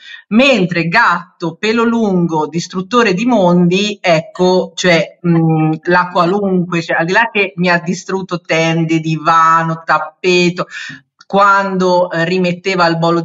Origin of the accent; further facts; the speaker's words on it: Pisa, Tuscany, Italy; now in Florence, Italy; sono pisana, con la S detta così, no pisana, perché pisano lo dicono i fiorentini, quindi io sono pisana.